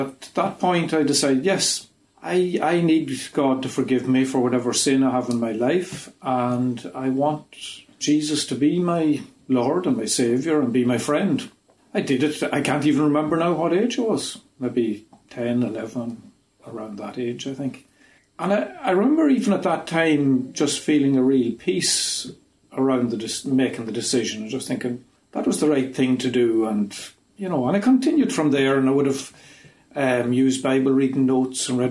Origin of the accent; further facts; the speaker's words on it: Black Lion, Ulster, Ireland; I grew up, my parents were Methodists, grew up and went to a small Methodist church in Black Lion. Yeah, I'm from Black Lion in County Cavan. And we went to a small church there